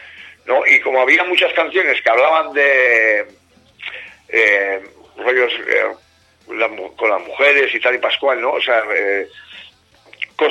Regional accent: Estella, Navarre, Spain; con gente de aquí, de mi pueblo, ¿no? Que yo vivo en Lizarra, en Estella Lizarra, que es una ciudad que tiene 12.000 habitantes, que está a media hora de Pamplona

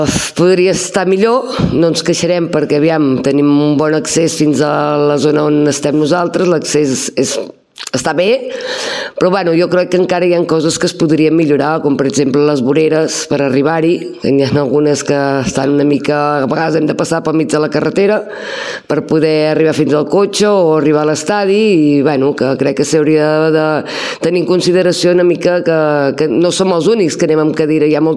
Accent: Sabadell, Catalonia, Spain; perquè jo sóc de Sabadell i he estat molts anys vivint a Sabadell

